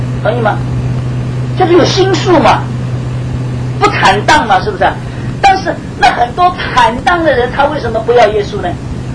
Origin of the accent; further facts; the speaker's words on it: Shanghai, China; 从前我都不太懂啊，我是上海人，在一个大城市里面长大的，也很少去乡下，没有去乡下。